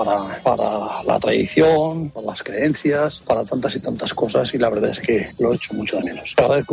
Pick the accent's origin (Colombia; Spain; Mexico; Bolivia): Spain; Castile and León; moved away; Fui cofrade durante muchos años en mi pueblo, en un pueblito de Soria.